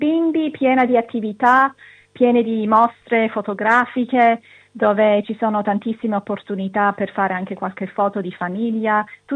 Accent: Sicily, Italy; io sono siciliana

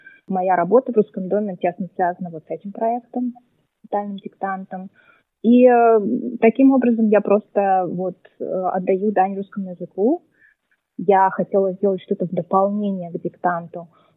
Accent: Stavropol, Stavropol Krai, Russia; also born or lived in Moscow; Я из Ставрополя, из города Ставрополя в России. Я какое-то время жила в Москве.

